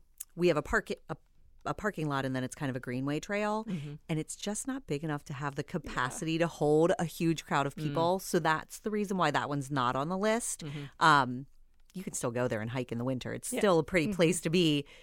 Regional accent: Cincinnati, Ohio, United States; now in Central Ohio; I grew up in the Cincinnati area. And so a lot of hills, a lot of woods. And coming to Central Ohio, I had a similar experience where I was like, oh, this is flat.

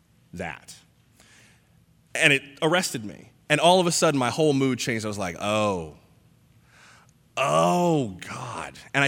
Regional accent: Florida, United States; I'm from South Florida, and I'd moved back and worked for one of the stations in my hometown as an assignment editor

